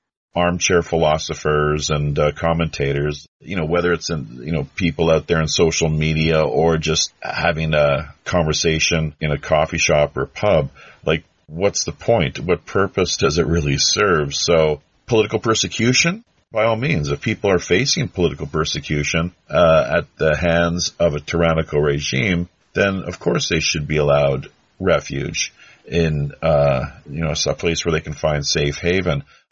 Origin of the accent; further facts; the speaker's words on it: Canada; moved away; Even from my standpoint here, living as a Canadian expat for the past 15 years